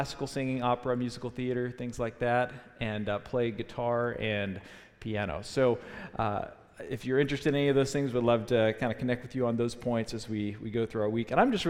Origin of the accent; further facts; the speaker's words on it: Jackson, Mississippi, United States; As I said, I grew up in Jackson, Mississippi